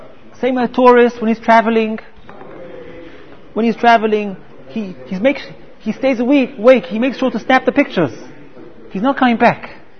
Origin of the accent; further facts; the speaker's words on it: London, United Kingdom; I was born in England. I grew up in London